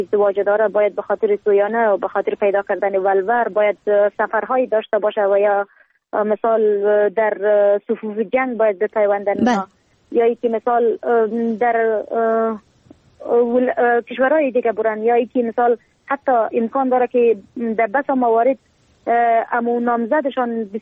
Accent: Helmand, Afghanistan; ما در ولایت هلمند بزرگ شدیم و با این محیط کاملا مطابقت داده میتونم خودم را

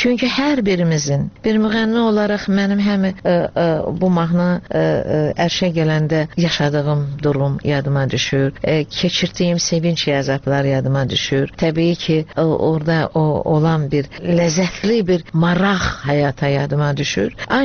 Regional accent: Baku, Azerbaijan; born there; mən birinci nəsiləm ki, ana tərəf, ana vətənim Şuşa, ata vətənim Qəbələ olduğu halda birinci ziyalılardanam ki, Bakıda doğulmuşam. Nəslimdə

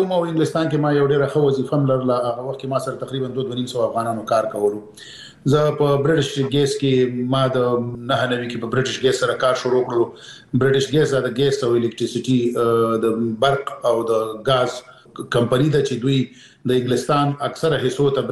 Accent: Peshawar, Khyber Pakhtunkhwa, Pakistan; زه پېښور کې د اول سیف نه نیولې تر 12 پورې مالته درس ویلې دی.

